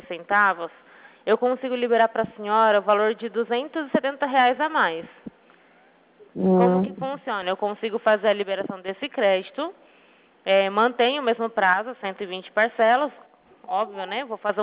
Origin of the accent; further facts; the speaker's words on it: Araçatuba, São Paulo, Brazil; Eu sou de Araçatuba.